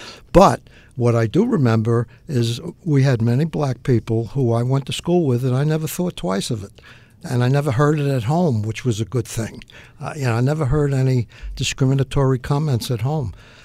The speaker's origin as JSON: {"language": "English", "town": "Woodhaven", "region": "New York", "country": "United States", "tie": "born or raised there", "said": "I grew up in Woodhaven, Queens."}